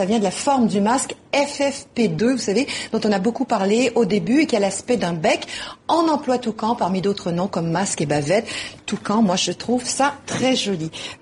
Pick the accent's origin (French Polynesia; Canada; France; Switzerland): Canada; Quebec; chez nous, au Québec, c'est une écharpe en laine, un cache-nez.